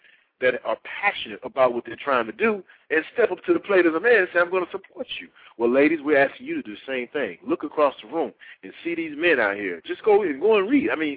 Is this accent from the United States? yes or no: yes; United States; But the issue, I think, is as an American, as a country, is that we need to learn how to put our families back together